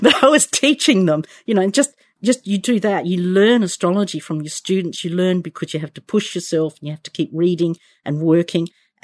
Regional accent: Australia; now in United Kingdom; Yeah, well, I'm Australian. You can tell from my accent. I've been living here in the UK for about 15, 16 years now.

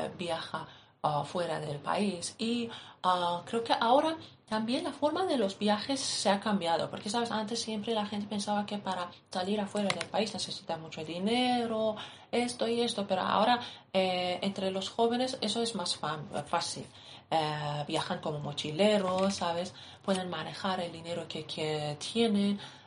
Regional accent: Iran; Spanish is a second language; En mi país he viajado mucho, todavía me faltan muchísimos sitios. Es que Irán es un país grande, pero afuera de Irán también.

